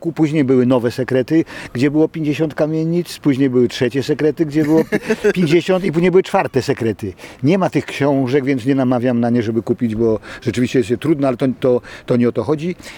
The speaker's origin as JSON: {"language": "Polish", "town": "Gdynia", "region": "Pomeranian Voivodeship", "country": "Poland", "tie": "born or raised there", "said": "oboje jesteśmy z Gdyni. Oboje urodziliśmy się tutaj w domach gdyńskich. Ona w Różanym Gaju. W tym samym roku się urodziliśmy. Ona w Różanym Gaju na Kamiennej Górze, a ja, tak jak opisałem w mojej ostatniej książce na Abrahama 13"}